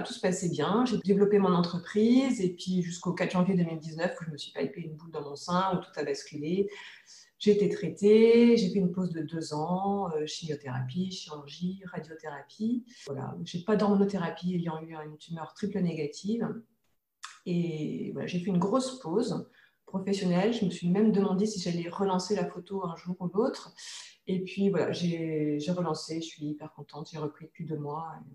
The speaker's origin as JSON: {"language": "French", "region": "Grand Est", "country": "France", "tie": "born there", "said": "Je suis née en 1979 en Haute-Marne, donc dans l'est de la France. J'ai encore toute ma famille là-bas"}